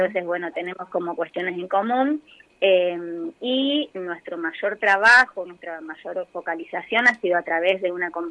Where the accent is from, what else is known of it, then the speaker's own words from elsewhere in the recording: Córdoba, Argentina; yo soy de Córdoba, entonces, ajá, te imaginarás lo que significa, claro, para mí comenzar la dirección el 1 de agosto y el 14 irme a mis pagos